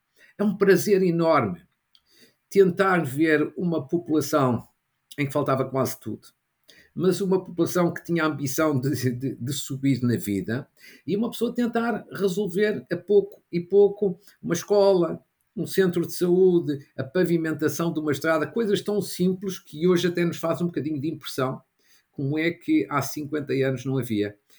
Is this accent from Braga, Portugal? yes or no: yes; Fafe, Braga, Portugal; E eu sou candidato numa lista do PSD à Câmara da minha terra, que é Faf.